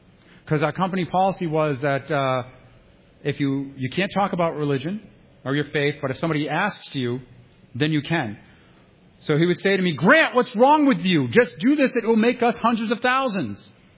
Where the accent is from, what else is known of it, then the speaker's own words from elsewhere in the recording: Massachusetts, United States; now in New Hampshire, United States; I came from Massachusetts. I found a break in the wall. I got my family out as soon as we could, right?